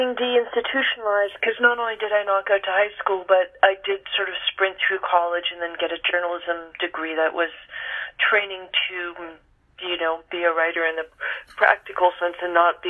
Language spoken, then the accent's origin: English; California, United States; because when I was growing up in California, we were regarded almost universally as a kind of barbarian hinterland